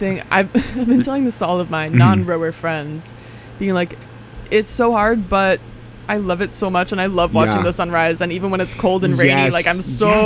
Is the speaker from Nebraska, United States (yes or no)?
no; Boston, Massachusetts, United States; I grew up in the Boston area.